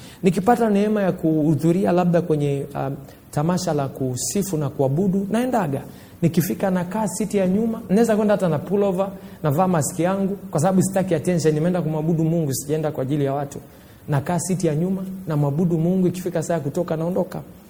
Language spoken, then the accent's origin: Swahili; Mwanza, Tanzania; now in Dar es Salaam, Tanzania; Mimi nimetoka Mwanza, nimekuja Dar. Nimefika hapa Dar, sifahamu mtu yoyote.